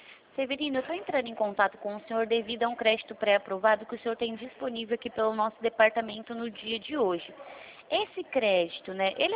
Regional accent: Presidente Prudente, São Paulo, Brazil; Eu sou aqui de Presidente Prudente.

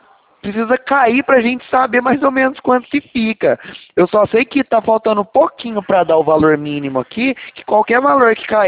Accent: Franca, São Paulo, Brazil; A gente é de Franca.

